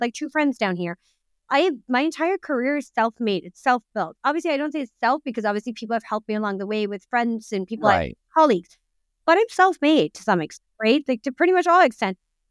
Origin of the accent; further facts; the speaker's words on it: Pakistan; I'm in Pakistani, he's Indian.